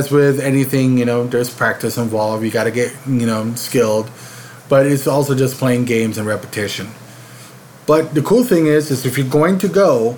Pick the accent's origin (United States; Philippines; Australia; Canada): Philippines; So I'm a Filipino island boy, so I love me some Spam and all sorts of stuff.